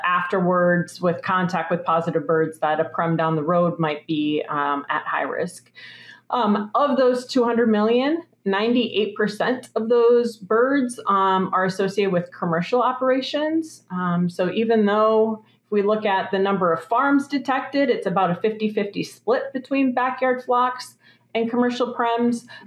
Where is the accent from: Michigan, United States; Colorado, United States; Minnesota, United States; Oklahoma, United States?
Minnesota, United States; We're still having issues in turkey flocks in the upper Midwest, my home state of Minnesota, for example.